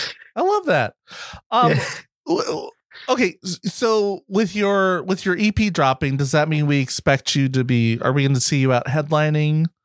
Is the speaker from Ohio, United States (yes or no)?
no; Boston, Massachusetts, United States; I grew up in Boston for a while and I learned the little handheld candle pin.